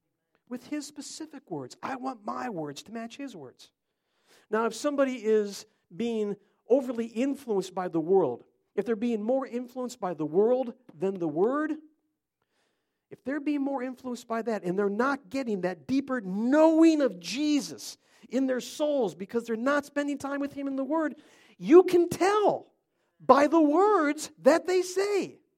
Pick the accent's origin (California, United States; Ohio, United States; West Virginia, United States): Ohio, United States; Cleveland; we grew up in Cleveland, and in Cleveland, you say it